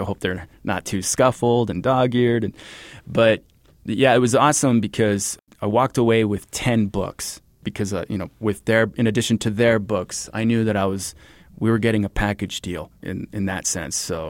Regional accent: Horizon City, Texas, United States; And growing up in Horizon City, back before it was what it is now, I mean, it's exploded, population, business, things like that.

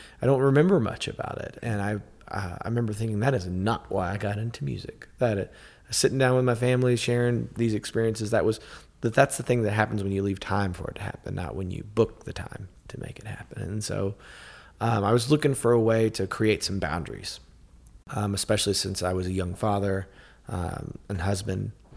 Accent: Lexington, Kentucky, United States; ride from my hometown of Lexington, Kentucky, down to Manchester, Tennessee

